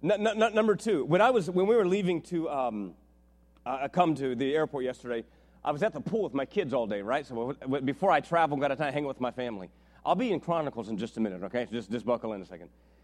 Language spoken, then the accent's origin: English; Miami, Florida, United States; And I grew up in Miami. My father was in the Air Force.